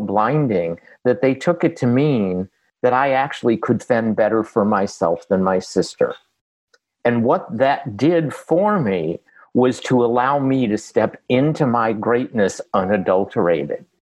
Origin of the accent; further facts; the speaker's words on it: Boston, Massachusetts, United States; So I'm a Boston Patriot fan because I'm from Boston